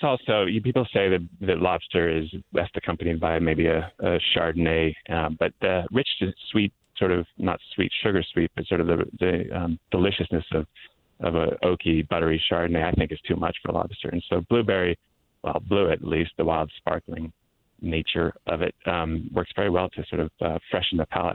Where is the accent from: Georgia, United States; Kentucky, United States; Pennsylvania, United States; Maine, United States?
Maine, United States; now in California, United States; I was born and raised in Maine and then moved to California, where I make grape wine.